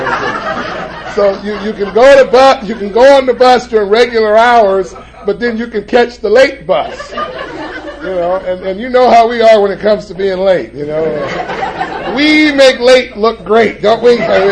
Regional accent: Los Angeles, California, United States; I remember just living in Watts, and I come from the Jordan Downs housing projects. I lived in that community for 14 and a half years

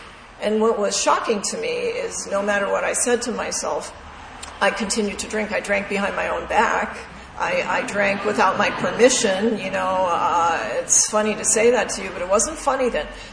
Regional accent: Montana, United States; I'm from Montana. I know a shotgun when I see one.

